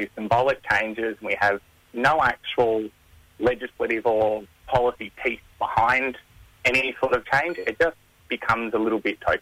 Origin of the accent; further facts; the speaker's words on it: Canberra, Australian Capital Territory, Australia; My mob's Burrupai, but I grew up in Canberra, mm-hmm. and now I'm living out in Victoria at the moment.